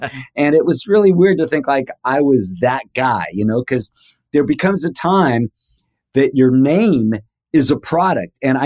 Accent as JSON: {"language": "English", "town": "Seattle", "region": "Washington", "country": "United States", "said": "It was more like we're dressing down, we're from Seattle, we're wearing flannel and we're just kind of not caring a little bit when we're playing on stage."}